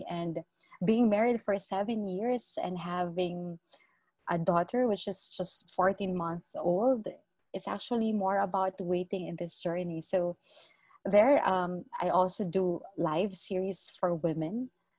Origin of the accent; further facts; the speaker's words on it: Philippines; Just imagine I'm from Philippines and you're there in US